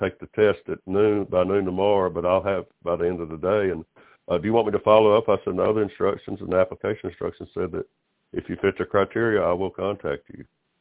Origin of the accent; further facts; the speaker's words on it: the South, United States; Well, I'm from the South, man.